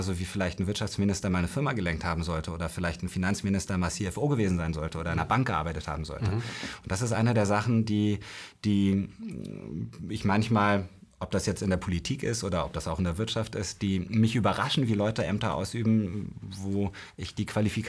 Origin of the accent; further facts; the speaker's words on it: Berlin, Germany; ich bin in Berlin, in Spandau groß geworden.